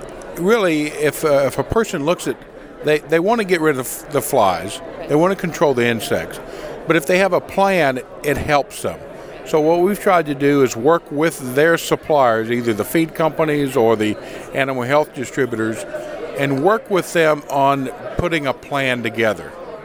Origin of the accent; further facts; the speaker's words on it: Mississippi, United States; I'm from Mississippi, so that's one of my favorite things, rice.